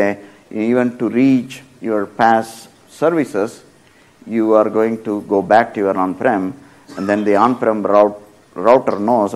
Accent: Redmond, Washington, United States; And I'm from Redmond, so I'm going to choose Seattle.

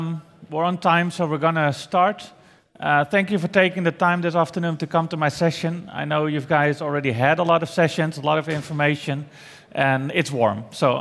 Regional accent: Netherlands; I'm from the Netherlands.

